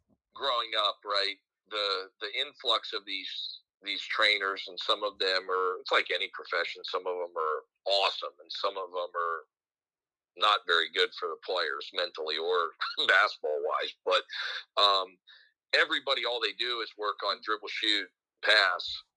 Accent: Ohio, United States; I grew up on Division III basketball in Ohio.

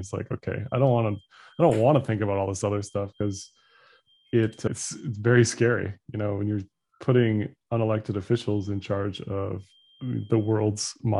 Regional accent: United States; So you go to some places as an American and you just feel

